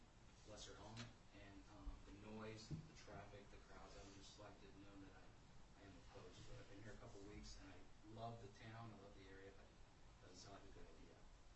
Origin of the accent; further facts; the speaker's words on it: California, United States; now in Idaho, United States; I'm from California now, so people don't like that. But I moved to Idaho to get away from stuff like this being proposed today.